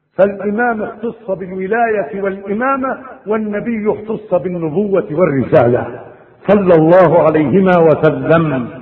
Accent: Egypt; عندنا في مصر قيراط

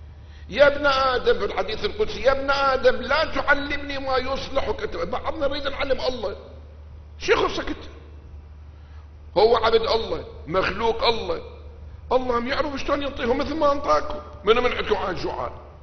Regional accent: Basra, Basra Governorate, Iraq; أنا من البصرة العبر

